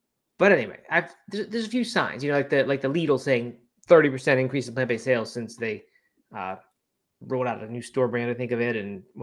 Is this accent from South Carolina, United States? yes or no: yes; South Carolina, United States; They bought a 60-acre former cattle ranch in South Carolina, my home state.